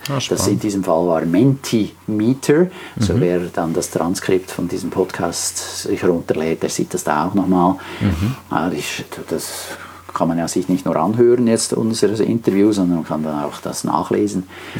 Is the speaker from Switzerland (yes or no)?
yes; Switzerland; als Schweizer ist ja fast alles international